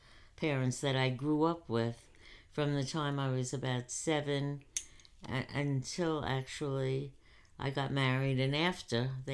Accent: New York City, New York, United States; born there; I was born in the Bronx to my mom and my dad

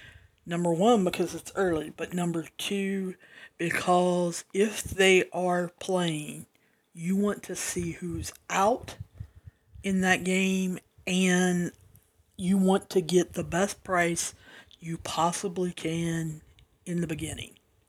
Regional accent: the South, United States; accent: Southern; I'm trying to articulate so that my accent doesn't get too many of you. I know that I use some slang or some colloquialisms, is that what they're called? A lot of metaphors and stuff that we use down here in the South

